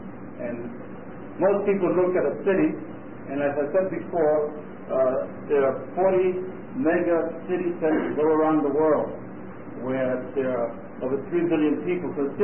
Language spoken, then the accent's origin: English; New York City, New York, United States; I'm speaking more in New York City, because I'm from New York City